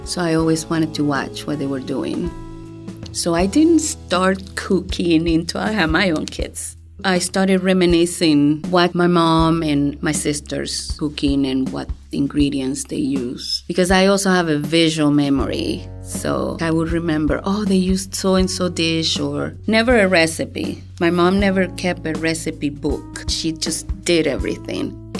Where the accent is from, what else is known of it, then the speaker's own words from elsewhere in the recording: Caracas, Capital District, Venezuela; English is a second language; now in Pittsburgh, United States; I'm from Venezuela. I was born in Caracas, and I have 5 kids, married to a wonderful husband.